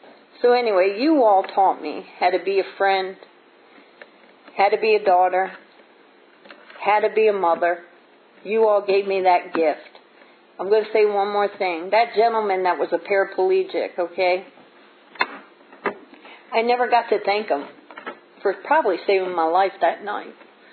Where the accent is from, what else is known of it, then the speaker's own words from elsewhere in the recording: Bronx, New York, United States; I come from the Bronx, New York, from nothing, you know.